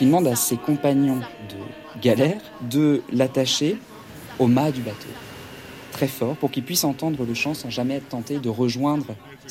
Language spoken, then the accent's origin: French; Brittany, France; parce que je suis breton et qu'on vivait pas très loin de la sublime mer verte et grise quand elle est énervée de Saint-Malo